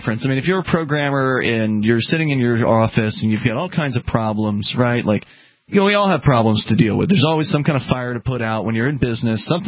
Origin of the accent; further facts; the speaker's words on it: Florida, United States; I'm from Florida originally, so I'm skinny, and I don't like